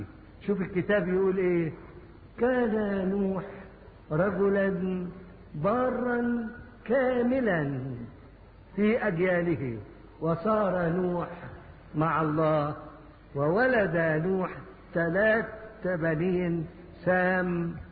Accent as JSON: {"language": "Arabic", "country": "Egypt", "said": "الجليل ده زي عندنا في مصر حتت فقيرة"}